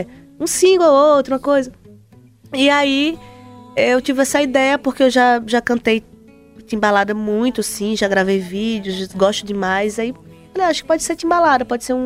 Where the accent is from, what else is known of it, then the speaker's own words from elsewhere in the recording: Juazeiro, Bahia, Brazil; accent: sertão; also born or lived in Salvador; eu saí de Juazeiro, tenho meu sotaque de sertão ali